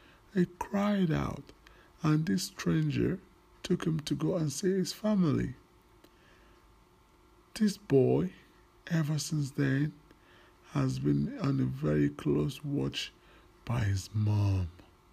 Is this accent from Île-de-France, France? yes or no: yes; Paris, Île-de-France, France; I'm from Paris.